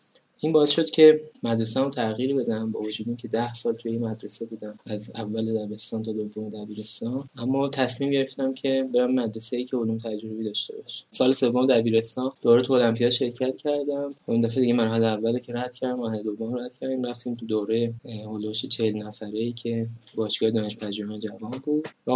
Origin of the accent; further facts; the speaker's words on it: Tehran, Tehran Province, Iran; سلام، من اهل تهرانم